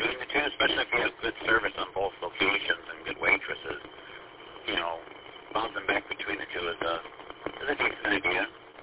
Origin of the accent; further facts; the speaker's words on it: Clinton Township, Michigan, United States; Well, it's the same with Dixon and Gratiot where I grew up in Clinton Township. I lived down the street there from that Tropicana restaurant at Schaefer and Gratiot. I lived in on Katzman.